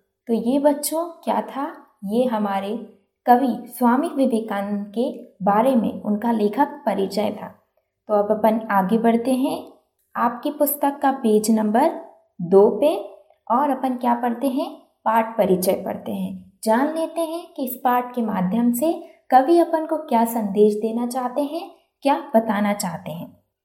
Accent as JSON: {"language": "Hindi", "region": "Madhya Pradesh", "country": "India", "said": "मैं मध्य प्रदेश से हूँ। मैं अभी बरकतुल्ला यूनिवर्सिटी में बीए ऑनर्स ज्योग्राफी की स्टूडेंट हूँ।"}